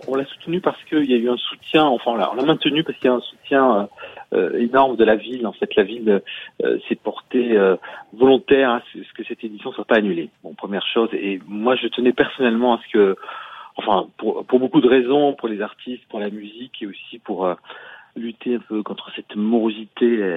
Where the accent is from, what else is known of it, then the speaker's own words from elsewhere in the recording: Albi, Occitanie, France; Il se trouve que, bon, Albi est ma ville natale